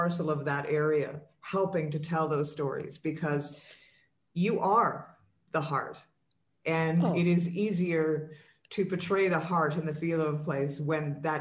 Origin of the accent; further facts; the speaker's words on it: Canada; I'm Canadian